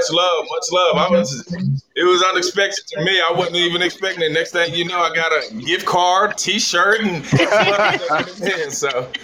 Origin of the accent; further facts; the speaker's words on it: Oklahoma City, Oklahoma, United States; also born or lived in Lawton; I'm originally from Lawton, Oklahoma. I grew up in Oklahoma City, though.